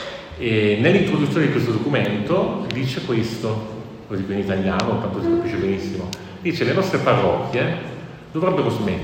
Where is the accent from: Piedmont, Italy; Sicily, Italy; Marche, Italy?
Piedmont, Italy; io arrivo dall'Alta Langa